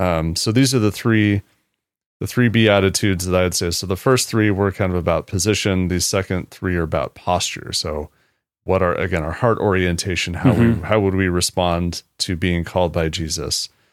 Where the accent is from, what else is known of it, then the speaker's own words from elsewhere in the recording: United States; And that is, again, something as an American, we should automatically be saying